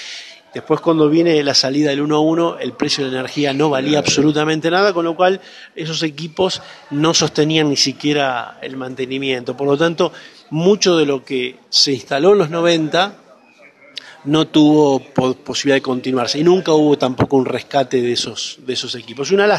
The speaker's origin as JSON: {"language": "Spanish", "town": "Rosario", "region": "Santa Fe", "country": "Argentina", "tie": "born or raised there", "moved": "yes", "lives_now": "Buenos Aires, Argentina", "said": "Yo soy originalmente oriundo de Rosario, de Santa Fe, pero hace muchos años ya viviendo en la ciudad de Buenos Aires."}